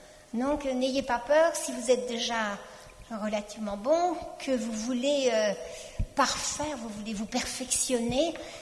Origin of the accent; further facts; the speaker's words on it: France; Bon, on est français, donc on a un peu de mal à parler